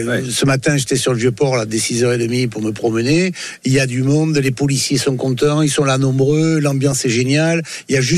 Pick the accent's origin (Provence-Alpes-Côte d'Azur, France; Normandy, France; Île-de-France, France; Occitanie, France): Provence-Alpes-Côte d'Azur, France; on n'est pas les Pacaïens, nous. Hein, on est des Provençaux, des Alpins, des Azuréens. Donc nous, on est des Sudistes